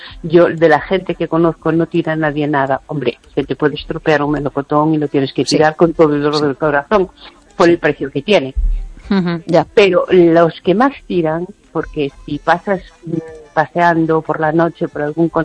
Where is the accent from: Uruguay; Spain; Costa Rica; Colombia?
Spain; Lugo, Galicia